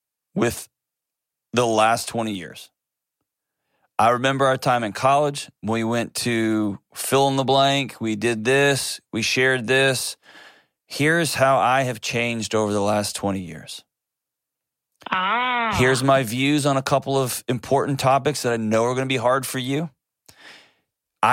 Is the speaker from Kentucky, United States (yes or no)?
no; Texas, United States; Okay, I was born and raised in Texas